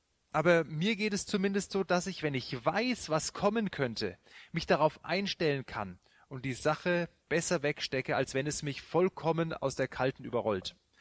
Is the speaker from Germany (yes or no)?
yes; West Germany, Germany; Das war in meiner Freiberger Zeit als Wessi